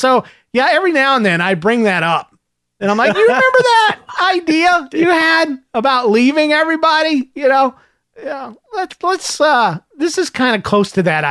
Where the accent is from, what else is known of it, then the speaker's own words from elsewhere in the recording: Michigan, United States; Since I'm from Michigan, we decided to meet halfway in Ohio and spend the day together.